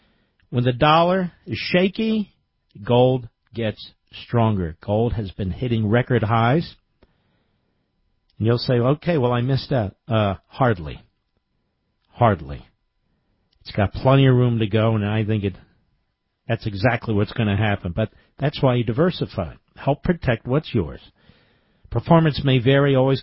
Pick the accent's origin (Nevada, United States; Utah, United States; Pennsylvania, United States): Pennsylvania, United States; Cheltenham; You know, I grew up on Cheltenham, right on the border with North Philadelphia. And I went to school at Temple in North Philadelphia.